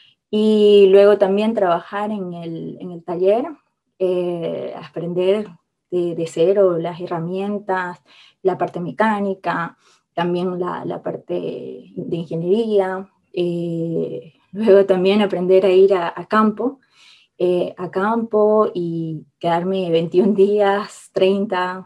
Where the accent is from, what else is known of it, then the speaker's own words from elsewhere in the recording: Santa Cruz, Bolivia; now in Pau, France; Yo soy boliviana, soy de Santa Cruz y me encuentro trabajando en Po, en Francia.